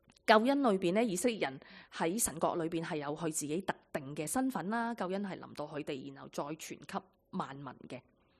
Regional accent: Hong Kong; 我们由香港去，因为后来又合作教会呢又多了一个韩国的宣教士样啦。啊，你是香港来的，跟着他立刻跟我讲广东话

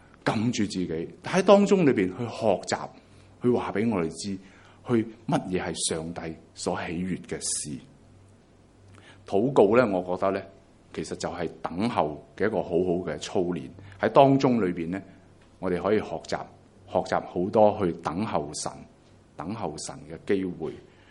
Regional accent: China; 有时我们中国人做爸爸呢，很难放低身段

